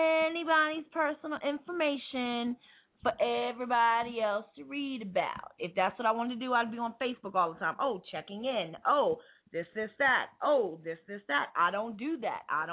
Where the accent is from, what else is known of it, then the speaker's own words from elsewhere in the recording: Queens, New York, United States; Or you just, hey, you're from Queens. I'm from Queens, too.